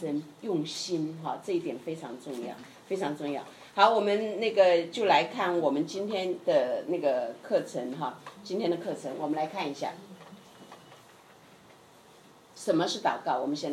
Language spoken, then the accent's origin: Chinese; China; now in United States; 那个因为我是从中国过来哈